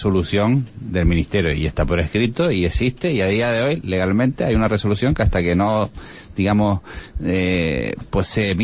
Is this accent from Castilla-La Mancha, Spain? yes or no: no; El Hierro, Canary Islands, Spain; yo vengo de una isla pequeña, vengo del Hierro, y ahora mismo el Hierro es un desastre económicamente